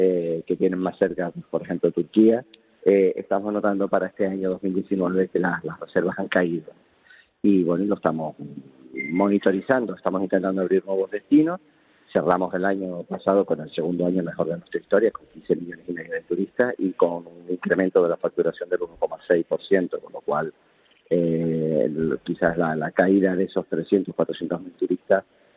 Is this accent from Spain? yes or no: yes; Canary Islands, Spain; nosotros como canarios